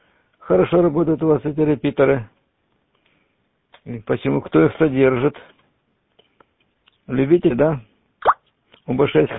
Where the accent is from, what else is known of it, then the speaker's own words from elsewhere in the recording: Stavropol Krai, Russia; Я родом из Андроповского района. Раньше он был Курсовский район. Захолустье. Там захолустье было.